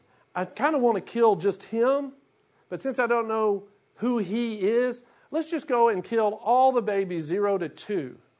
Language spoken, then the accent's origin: English; Shreveport, Louisiana, United States; Growing up in Shreveport, Barksdale Air Force Base right there, always remember hearing sonic booms.